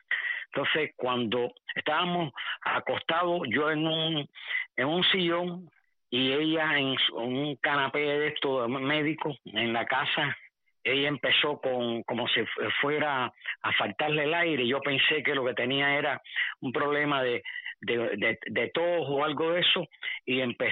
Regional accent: Cuba; born there; Mira, nací en Cuba.

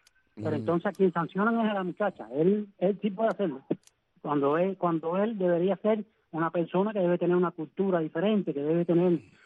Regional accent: Cuba; somos ciudadanos cubanos

